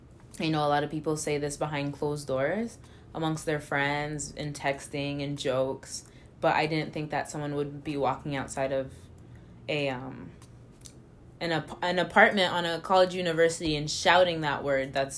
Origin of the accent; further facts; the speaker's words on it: United States; despite the fact that I told her I was from the United States.